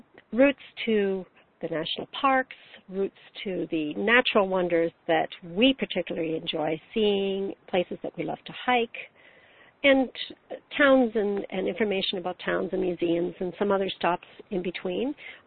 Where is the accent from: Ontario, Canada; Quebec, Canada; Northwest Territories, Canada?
Ontario, Canada; now in United States; it's because I'm from Ontario, but right now I'm down here, so in New Mexico.